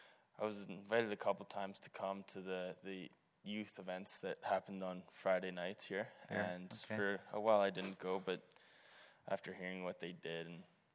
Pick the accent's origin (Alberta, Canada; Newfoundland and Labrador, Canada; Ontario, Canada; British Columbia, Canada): Alberta, Canada; Morinville; now in Beaumont, Canada; I was raised in Morinville, Alberta, just north of St. Albert.